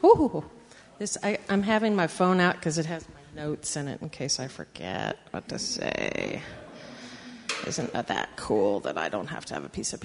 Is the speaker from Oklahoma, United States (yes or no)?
no; California, United States; And I'm from California, so I don't really like hot weather that much.